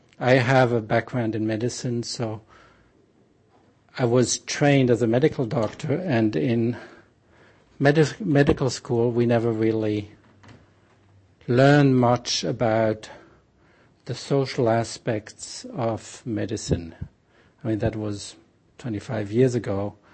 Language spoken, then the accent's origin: English; Switzerland; I'm originally from Switzerland.